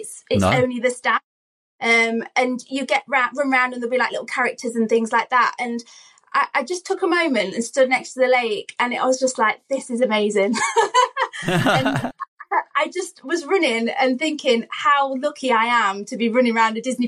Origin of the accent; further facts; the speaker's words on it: Nottingham, East Midlands, United Kingdom; Like, I'm from Nottingham, and I got to have a picture with Robin Hood.